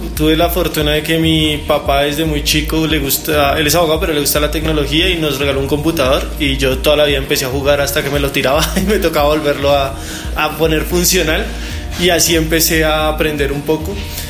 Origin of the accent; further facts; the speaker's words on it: Bogotá, Colombia; yo soy de Bogotá, 100% rolo, totalmente rolo, y toda mi vida he estado acá.